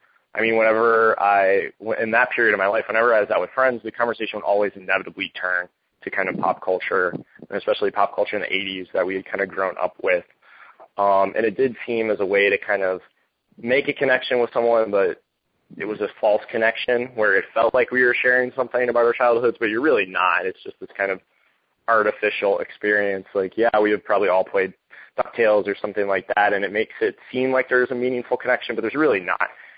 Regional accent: Scranton, Pennsylvania, United States; now in Indianapolis, United States; And I live in Indianapolis now. I grew up in Scranton, like I said, and that was my only trepidation against moving here

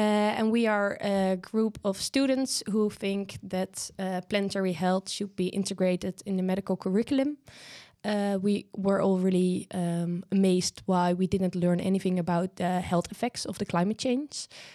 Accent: Deventer, Overijssel, Netherlands; English is a second language; Well, I lived in Deventer, so there are not really mountains over there.

